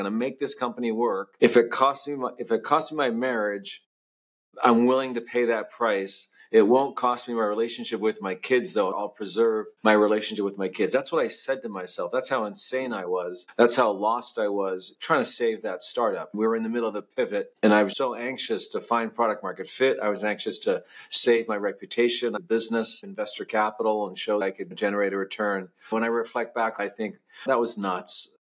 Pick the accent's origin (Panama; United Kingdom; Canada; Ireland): United Kingdom; England; now in United States; First, you need to know I'm Canadian and grew up in England and Great Britain.